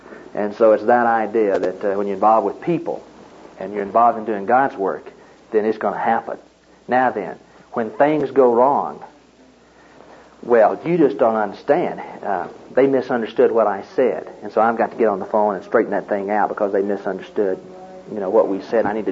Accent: Tennessee, United States; I came from Tennessee, and it's the idea in Tennessee of where the TVA, Tennessee Valley Authority, they dammed up water

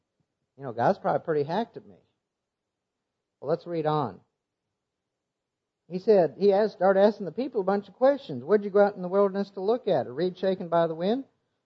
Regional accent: Iowa, United States; I'm from Northwest Iowa. We don't have Baptists up in Northwest Iowa.

